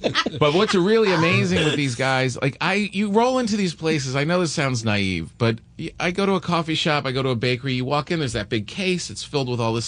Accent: New Jersey, United States; also born or lived in New York; I grew up in New Jersey and New York, and there's no difference between his pizza and when you get back there.

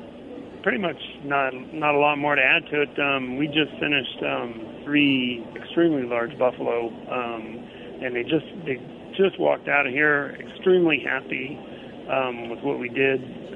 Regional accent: Nevada, United States; now in Mitchell, United States; So, yeah, I was born and bred in Nevada my whole life. 57 years

